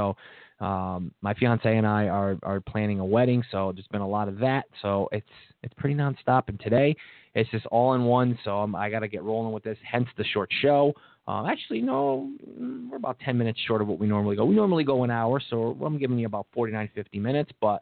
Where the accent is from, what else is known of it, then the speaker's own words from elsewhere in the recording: Norton, New York, United States; now in South Florida, United States; You know, I'm from Norton, New York, so winter there just seems endless. Even when spring's here, it still feels like winter. I'm down in South Florida now